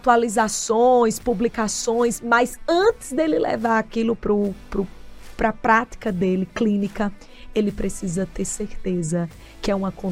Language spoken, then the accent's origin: Portuguese; Natal, Rio Grande do Norte, Brazil; moved away as an adult; now in São Paulo, Brazil; Fiz em Natal, sou de Natal, gente, esse sotaque aqui já deu para identificar que não é de São Paulo. Mas eu vim para cá, para São Paulo